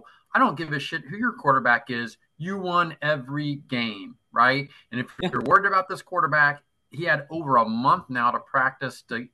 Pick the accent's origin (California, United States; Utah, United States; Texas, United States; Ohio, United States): Ohio, United States; Cincinnati; I grew up in Cincinnati, always a Red fan